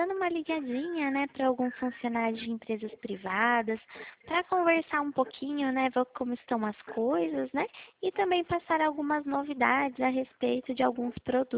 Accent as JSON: {"language": "Portuguese", "town": "Itu", "region": "São Paulo", "country": "Brazil", "said": "Eu sou da cidade de Itu."}